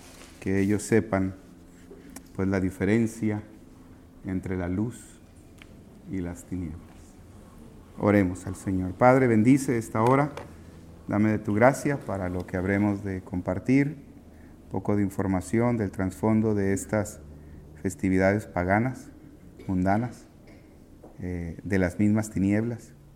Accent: Tabasco, Mexico; moved away; Yo recuerdo cuando yo llegué de Tabasco, nada de Halloween, ¿verdad? Aquí aprendimos de Halloween.

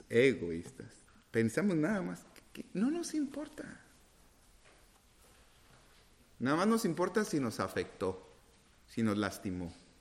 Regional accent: Tabasco, Mexico; Soy tabasqueño como el presidente

